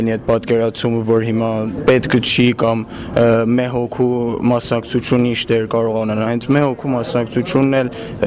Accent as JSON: {"language": "Armenian", "country": "Iran", "said": "ես մեկ կողմից որպես իրանցի, մյուս կողմից որպես փոքրամասնություն"}